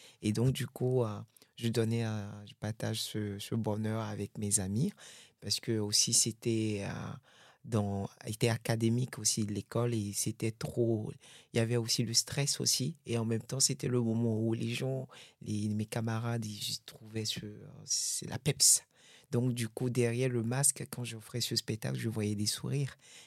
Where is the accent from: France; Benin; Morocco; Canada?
Benin; Oui, je suis né au Bénin, j'ai vécu au Bénin.